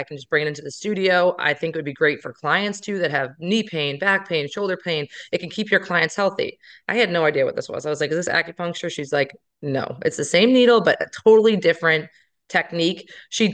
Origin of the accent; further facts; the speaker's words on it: Wakefield, Massachusetts, United States; Yeah. So I grew up in Wakefield, Mass, and that's actually where our first studio was.